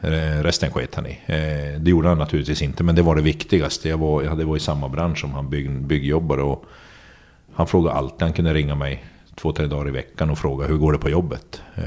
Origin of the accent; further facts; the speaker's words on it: Övertorneå, Norrbotten County, Sweden; also born or lived in Kiruna; Övertorneå då. Så att när jag började spela där.